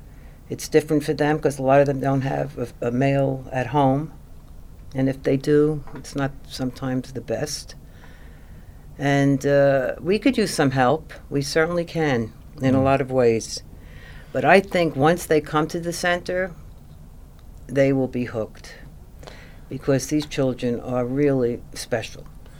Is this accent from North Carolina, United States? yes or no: no; Brooklyn, New York, United States; Brooklyn, New York.